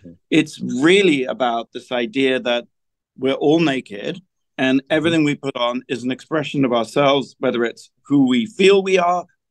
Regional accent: United Kingdom; which is so often, being British, something that I grew, you know, we always like feeling.

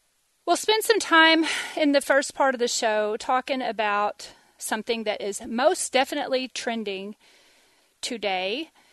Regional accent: Texas, United States; born there; I'm a Texan. I was born in Texas. I lived in the Northeast for about 25 years, but I never stopped being a Texan.

